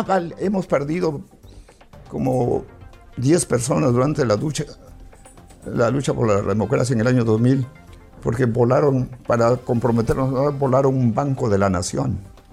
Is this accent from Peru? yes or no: yes; Peru; Yo no me he fugado. Yo soy peruano.